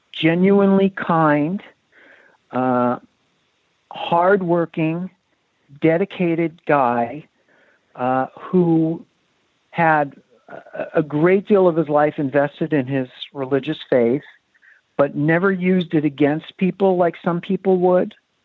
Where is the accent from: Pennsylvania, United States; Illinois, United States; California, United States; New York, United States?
California, United States; Hollywood; I grew up in Hollywood, so I had the privilege and sometimes disappointment of meeting a lot of people that I idolized.